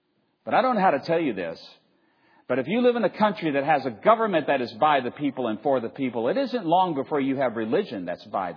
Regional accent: Roanoke, Virginia, United States; also born or lived in Richmond, United States; Virginia is my home. I grew up in Roanoke, Virginia, and I lived several years in Richmond, Virginia. I mean, Virginia is my home, the Commonwealth, right?

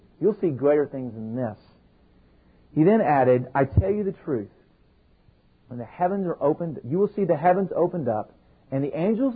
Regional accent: Texas, United States; I grew up in Texas, and a big Dallas Cowboy fan.

